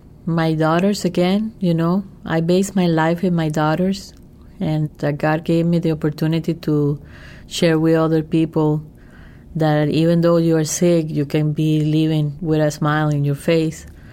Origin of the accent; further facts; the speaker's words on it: Spain; I come from Spain. My family is from Spain